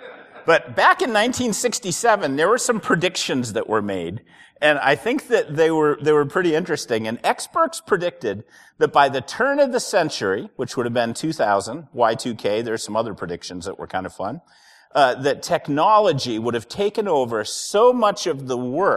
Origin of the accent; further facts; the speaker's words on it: Massachusetts, United States; if you were a young boy growing up in Massachusetts in 1967, why that year is so significant?